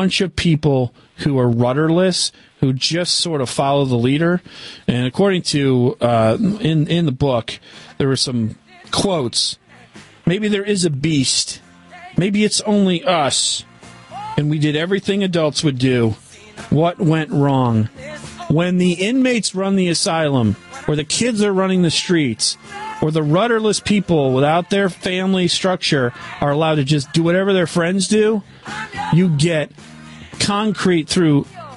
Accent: Detroit, Michigan, United States; First of all, when I was a kid and I was growing up in Detroit, the Police Athletic League, baseball and football, was wildly popular

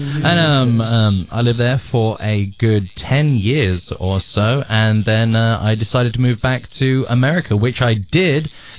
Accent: Leamington Spa, West Midlands, United Kingdom; also born or lived in Birmingham; So we went back, and I lived in a little town, and this is about as English as you can get, called Leamington Spa.

